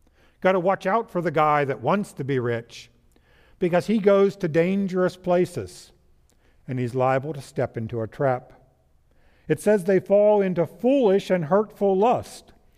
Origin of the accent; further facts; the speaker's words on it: Pennsylvania, United States; now in Virginia; where I grew up in Pennsylvania and where we live in Virginia now.